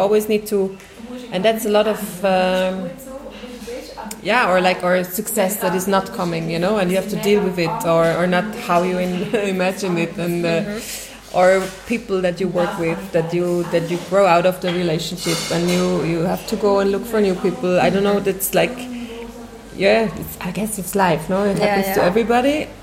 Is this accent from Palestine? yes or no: yes; Palestine; And I was like, it's true, we come from Palestine.